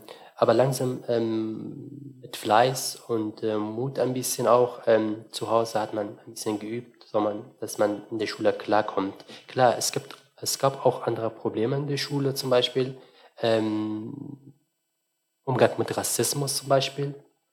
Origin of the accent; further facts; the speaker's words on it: Syria; now in Germany; Ich bin ja 22 Jahre alt. Ich lebe in Deutschland seit August 2015 und ich komme ursprünglich aus Syrien.